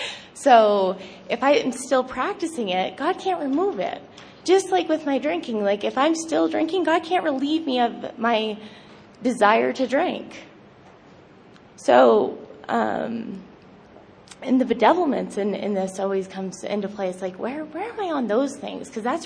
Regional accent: Maine, United States; I'm an alcoholic, and I'm from Maine, so I'm really excited to be here, home away from home.

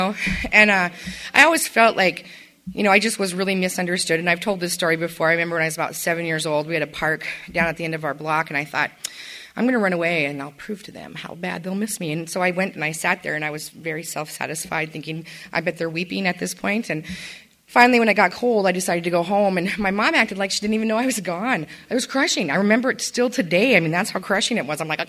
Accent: Great Falls, Montana, United States; I grew up in Great Falls, Montana, which is a great place to grow up if you want to drink and gamble.

